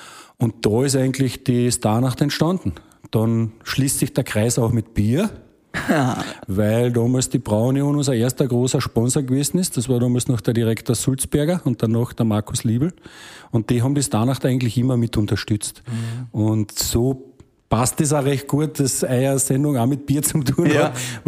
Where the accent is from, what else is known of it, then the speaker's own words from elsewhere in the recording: Austria; Und es gibt so viele coole Veranstalter bei uns in Österreich.